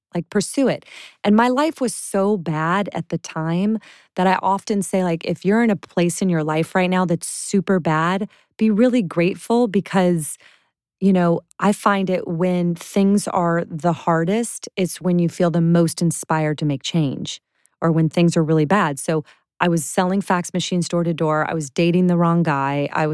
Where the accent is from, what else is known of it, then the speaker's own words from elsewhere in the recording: Clearwater, Florida, United States; I sell fax machines. I'm from Clearwater, Florida. I've never taken a business class.